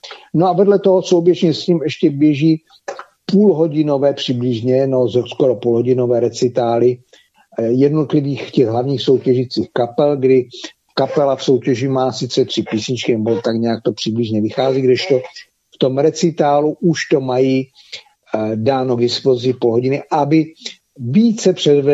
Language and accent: Czech; Silesia, Czechia; protože jsem na jiném místě v Praze, ne u nás ve Slezsku rodném.